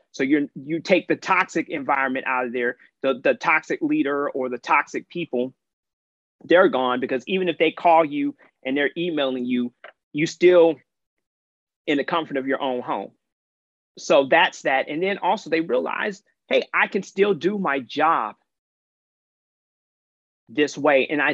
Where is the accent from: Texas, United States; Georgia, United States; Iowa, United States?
Georgia, United States; what I paid in my townhome, I could have bought a mansion in my hometown in Georgia.